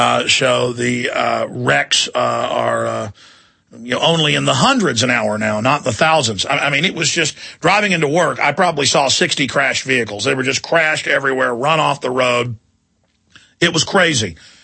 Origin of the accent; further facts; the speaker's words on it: Dallas, Texas, United States; now in Austin, United States; I grew up in Dallas where it snowed multiple times a year